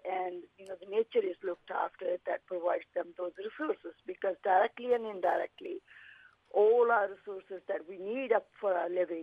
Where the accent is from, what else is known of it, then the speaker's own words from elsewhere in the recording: India; now in Darwin, Australia; I'm originally from India.